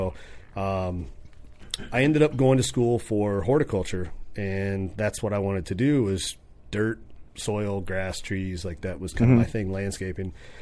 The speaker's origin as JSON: {"language": "English", "region": "Kentucky", "country": "United States", "said": "And I said, I'm from Kentucky, and that's the difference."}